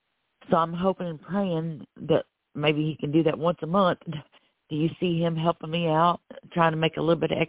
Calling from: Florida, United States; I'm calling from Florida.

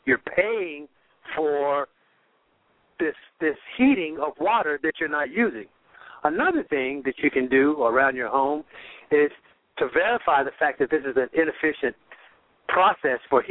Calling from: Raleigh, Texas, United States; I'm calling from Raleigh, Texas

